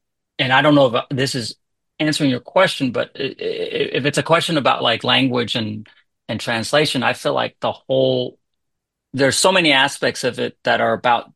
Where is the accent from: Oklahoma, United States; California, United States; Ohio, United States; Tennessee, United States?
Oklahoma, United States; also born or lived in Iowa / Las Vegas; I grew up in Oklahoma, lived in Iowa, Las Vegas, very few Vietnamese people.